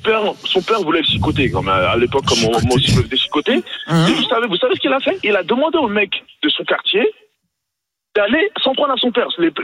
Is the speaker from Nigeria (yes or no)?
yes; Nigeria; now in France; je venais d'arriver en France. Déjà, arrivé au Nigeria, parce que moi, je suis originaire du Nigeria.